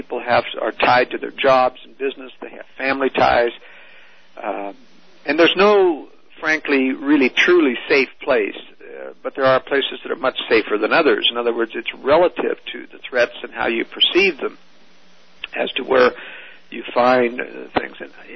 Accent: Oregon, United States; I mean, I was raised in Oregon.

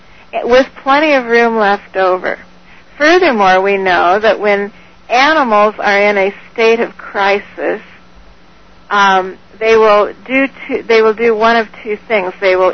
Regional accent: Oregon, United States; also born or lived in Montana; I was in Montana with my bookstore for 13 years, and I grew up in Oregon.

